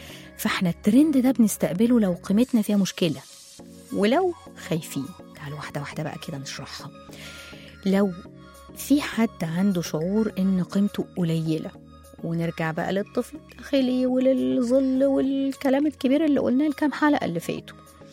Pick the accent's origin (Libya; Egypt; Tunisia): Egypt; إحنا عندنا في مصر نيش